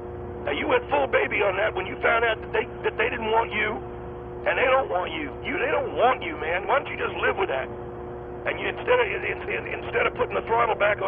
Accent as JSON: {"language": "English", "town": "Austin", "region": "Texas", "country": "United States", "said": "And I'm originally from Austin, Texas, and I'm very familiar with the Texas Rangers"}